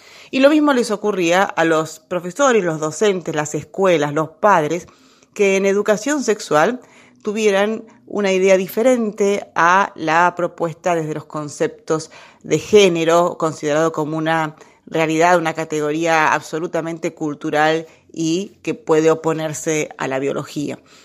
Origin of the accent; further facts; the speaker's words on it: Argentina; me duele como argentina.